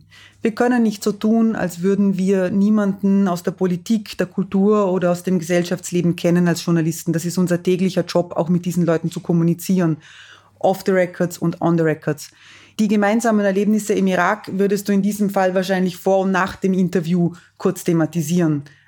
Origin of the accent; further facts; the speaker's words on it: Vorarlberg, Austria; Mein Vater, ich komme aus Vorarlberg, hat immer gesagt, dass man in der Mundart keine politische Diskussion führen kann.